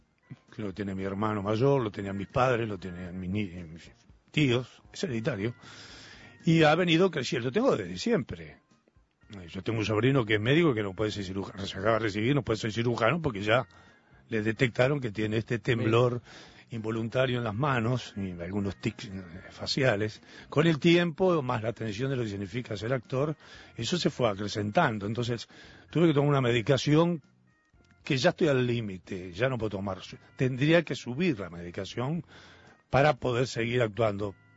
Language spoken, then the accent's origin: Spanish; Montevideo, Uruguay; Me siento realmente un ciudadano, nací aquí en Montevideo, he trabajado toda mi vida en Montevideo.